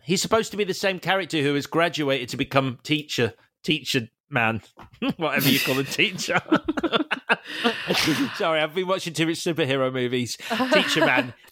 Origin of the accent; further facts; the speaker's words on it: United Kingdom; I don't shout because I am still British, so I tip.